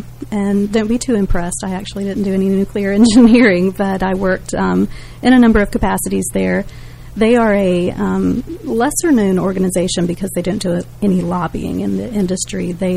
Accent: Tifton, Georgia, United States; also born or lived in Marietta; I'm actually from South Georgia, from Tifton, and had lived in Marietta high school years.

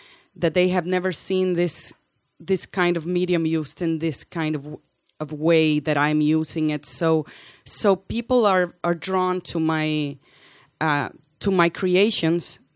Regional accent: Honduras; English is a second language; In my country, I'm from Honduras.

